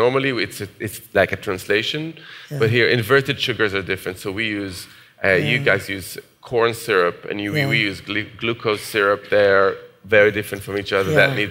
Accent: Jerusalem, Jerusalem District, Israel; this corner of the Mediterranean where I grew up in Jerusalem

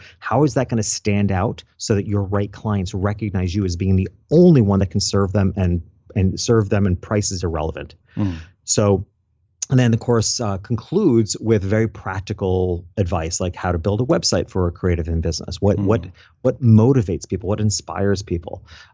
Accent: New York, United States; So I was 20 years old when I went into business as a photographer in my hometown, which is in upstate New York.

